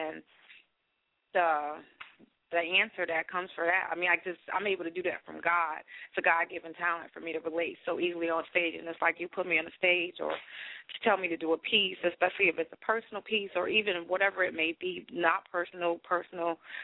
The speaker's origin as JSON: {"language": "English", "town": "Miami", "region": "Florida", "country": "United States", "tie": "born or raised there", "said": "I had to be about 8 years old in South Florida. I grew up in Miami."}